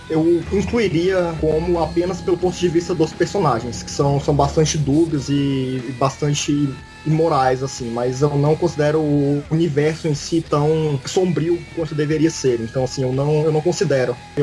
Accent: Brasília, Federal District, Brazil; sou aqui de Brasília, eu tenho 26 anos

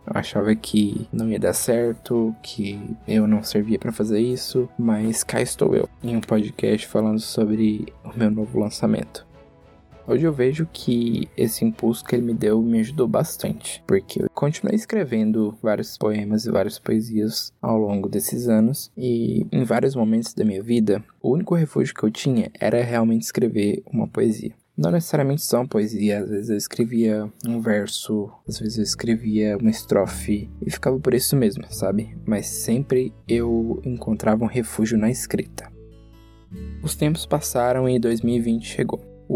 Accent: Goiânia, Goiás, Brazil; tenho 19 anos, sou de Goiânia, Goiás

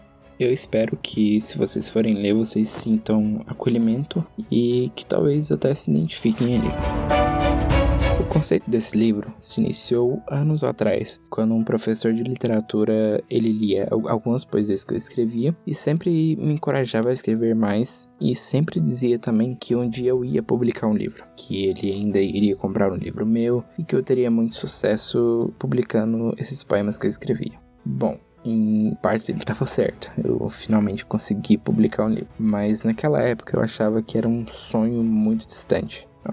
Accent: Goiânia, Goiás, Brazil; tenho 19 anos, sou de Goiânia, Goiás

